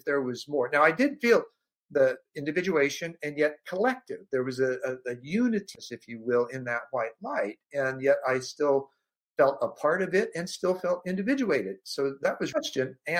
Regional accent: Alexandria, Indiana, United States; Alexandria, Indiana, originally. I was born in Indianapolis at birth, adopted at 6 weeks.

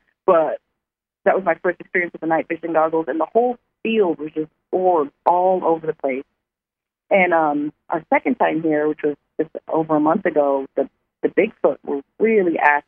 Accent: Los Angeles, California, United States; we're from Los Angeles, and this is our third time up here.

